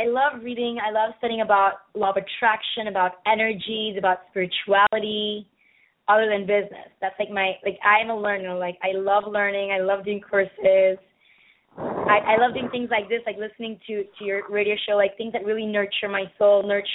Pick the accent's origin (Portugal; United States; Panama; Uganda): Panama; I come from an Indian background, so my family, my parents are from India originally, even though I was brought up here in Panama.